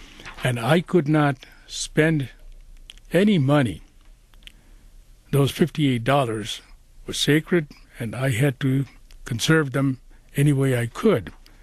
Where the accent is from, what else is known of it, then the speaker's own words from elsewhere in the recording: India; moved away as an adult; now in United States; as I was growing up in India, and I did go through college education, and I did have a master's degree